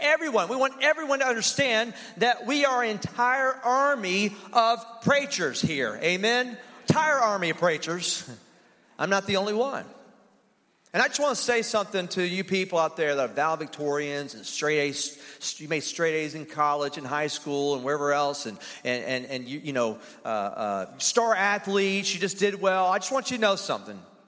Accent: Alabama, United States; I said, well, I'm from Alabama, and country eating is like an Olympic sport.

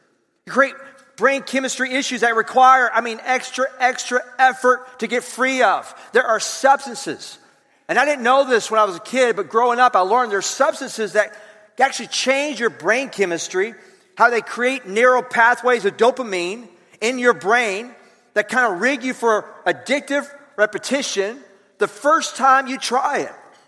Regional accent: the South, United States; I chose 120 because we're from the South and we eat healthy, don't we? We're healthy. We're not like those Yankees up north, man.

